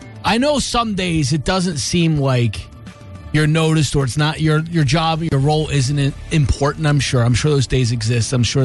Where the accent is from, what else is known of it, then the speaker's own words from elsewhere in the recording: New Jersey, United States; Because you got to remember, I lived in New Jersey. So country music was not that big where I grew up. I grew up outside of Philadelphia. So coming to West Virginia, it was a cultural shock all around.